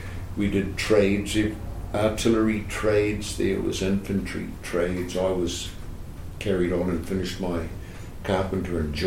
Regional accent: Bunnythorpe, Manawatū-Whanganui, New Zealand; also born or lived in Marton / Mataroa / Kaupaki; I was born in Marton, and then my family went to stay with my granddad, who was a farming out of Mataroa, which is north of Taihape. And from there we went to Kaupaki in the King Country, and coming then down to Bunnythorpe.

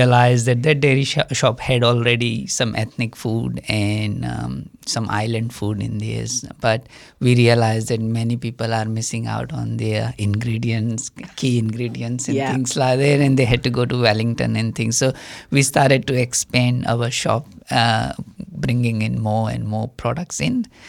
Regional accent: India; now in New Zealand; I came from India about 24 years ago. And before coming to New Zealand, I went to Fiji, worked there for about a year there.

